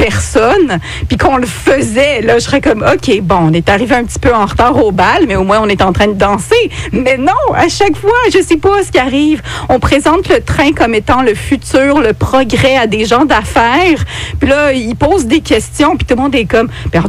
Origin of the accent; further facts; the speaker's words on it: Quebec, Canada; en tant que Canadienne slash Québécoise